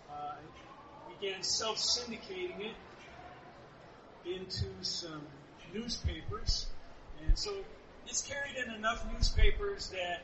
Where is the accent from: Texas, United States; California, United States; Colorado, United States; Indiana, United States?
Texas, United States; San Antonio; I'm from San Antonio